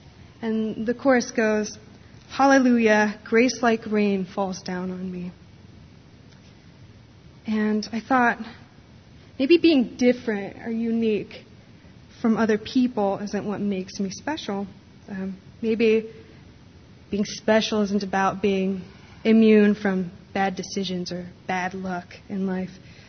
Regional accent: Ripon, California, United States; if you were in my hometown of Ripon, you might see these things called cane posters in people's yards in the front.

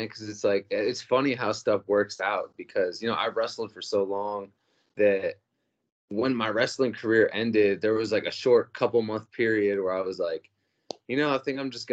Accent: Jefferson, Ohio, United States; But born and raised in Northeast Ohio and grew up my whole life wrestling since I was a little kid, you know, and obviously in Ohio, not much else to do out there, man.

